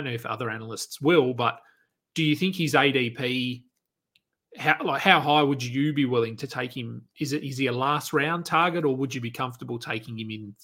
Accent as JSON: {"language": "English", "country": "Australia", "said": "the improvement that we've seen as an Australian fan from the last time he played for us to now"}